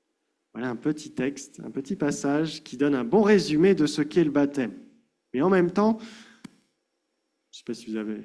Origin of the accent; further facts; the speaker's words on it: France; nous, on est des Français du 21e siècle